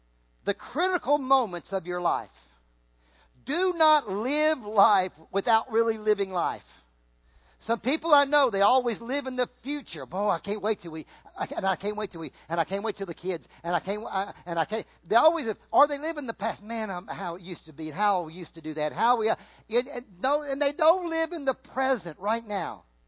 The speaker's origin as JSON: {"language": "English", "town": "Riverside", "region": "California", "country": "United States", "tie": "born there", "said": "I was born in Riverside, California."}